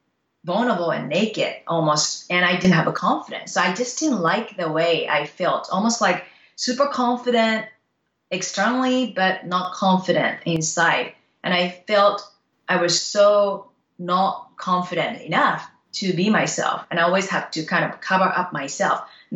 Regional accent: Japan; English is a second language; also born or lived in Canada; I am originally from Japan and I grown up and educated in Japan and I went to school in Canada. So that's where I learned English.

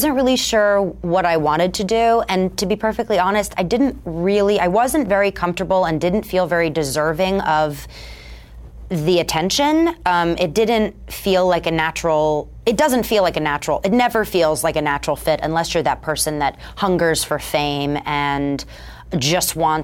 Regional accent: New York, United States; I'm from New York. She's from Chicago. I didn't grow up in poverty.

